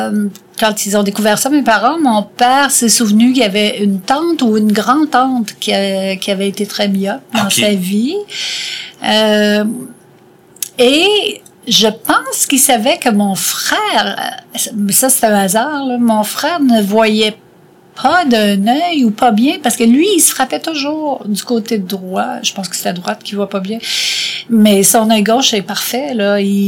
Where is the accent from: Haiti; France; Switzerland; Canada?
Canada; Aubert-Gallion, Quebec; Alors maintenant, je viens d'Aubert-Gallion.